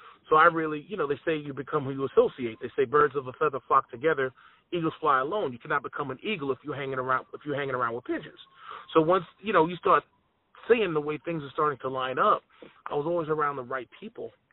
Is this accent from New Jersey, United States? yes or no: no; Rockaway Beach, New York, United States; I grew up in Rockaway Beach. I was a lifeguard.